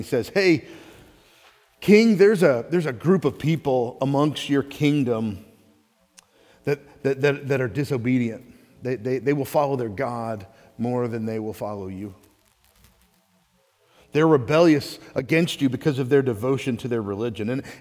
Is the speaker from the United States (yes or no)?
yes; Texas, United States; I'm sure there's a cooler way to say it, but I'm from Texas, so we say Agag, okay?